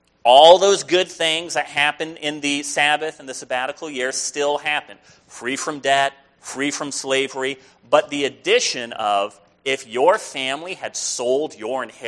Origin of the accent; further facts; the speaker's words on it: Palm Springs, California, United States; I remember growing up in Palm Springs